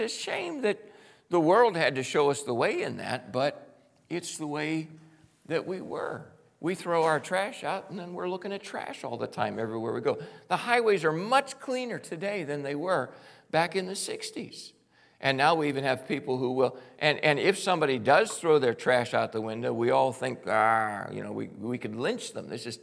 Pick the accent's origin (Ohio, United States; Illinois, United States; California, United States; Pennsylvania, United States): Pennsylvania, United States; Pittsburgh; I come from Pittsburgh. The air quality, the rivers have changed dramatically over my lifetime.